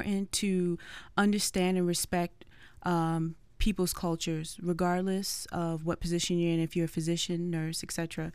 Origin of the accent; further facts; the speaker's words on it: Brentwood, New York, United States; From Brentwood, New York, in Long Island.